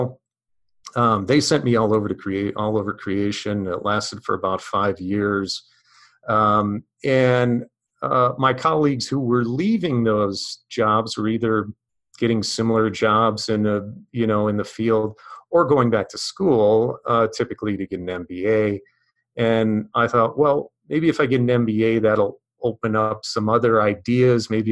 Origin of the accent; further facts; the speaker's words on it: Chicago, Illinois, United States; And so I was from Chicago originally and looked at different schools in the Midwest